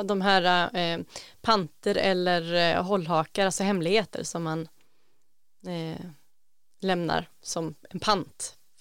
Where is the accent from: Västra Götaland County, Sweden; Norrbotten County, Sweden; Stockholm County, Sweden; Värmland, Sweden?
Västra Götaland County, Sweden; Gothenburg; jag kom ändå från Göteborg, från storstan, och kom ut på landet